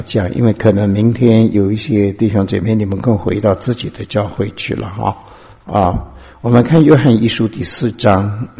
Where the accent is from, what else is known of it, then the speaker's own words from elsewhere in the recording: China; 我们特别中国人就是要注意，要注意厨房一定要清洁